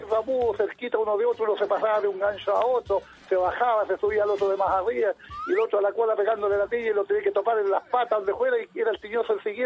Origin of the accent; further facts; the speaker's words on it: Capitán Pastene, Araucanía, Chile; Nosotros, yo cuando niño me crié en el campo, cerca de Capitán Pastene, soy pastelino yo.